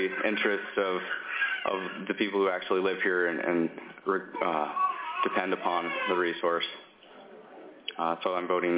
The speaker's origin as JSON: {"language": "English", "town": "Juneau", "region": "Alaska", "country": "United States", "tie": "born or raised there", "said": "I'm a lifelong Alaskan, third-generation commercial fisherman. I grew up in Juneau. My grandfather had a dairy farm about where Don Abel's is now."}